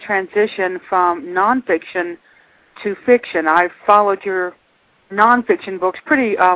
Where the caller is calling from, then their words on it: Denver, Colorado, United States; calling from Denver.